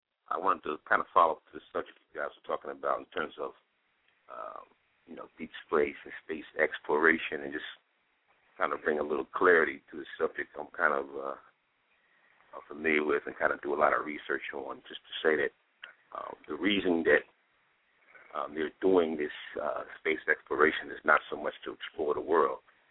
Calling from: Philadelphia, Pennsylvania, United States; calling from Philly.

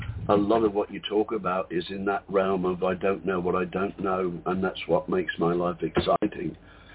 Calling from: Whitsunday Islands, Queensland, Australia; from the Whitsunday Islands.

